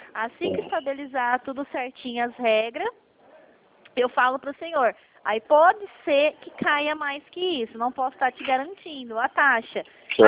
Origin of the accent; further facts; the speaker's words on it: São Paulo, Brazil; Eu sou do interior de São Paulo.